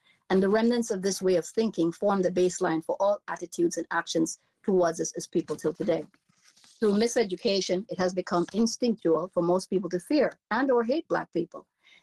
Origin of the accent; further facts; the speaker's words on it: Jamaica; now in United States; I'm from the U.S., but I'm originally from Jamaica, West Indies